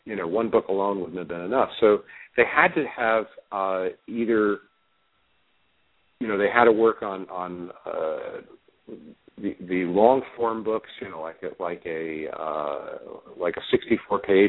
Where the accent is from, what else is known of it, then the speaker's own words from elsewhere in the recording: New York, United States; I mean, look, I grew up in New York in the 50s and 60s with Republican governors and senators